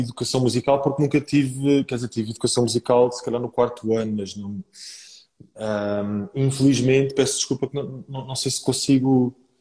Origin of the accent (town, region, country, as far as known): Portugal